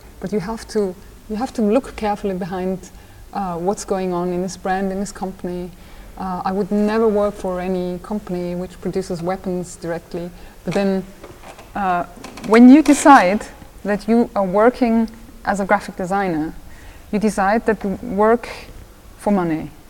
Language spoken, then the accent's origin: English; Austria; I was raised in Austria, in a very conservative part of Austria